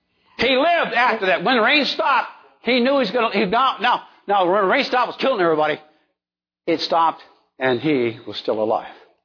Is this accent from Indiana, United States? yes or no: no; Bremerton, Washington, United States; I was growing up in Bremerton.